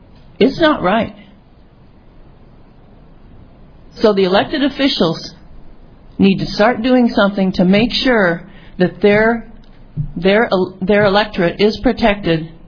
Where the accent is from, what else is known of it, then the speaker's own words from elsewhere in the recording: Huxley, Iowa, United States; I'm from Huxley.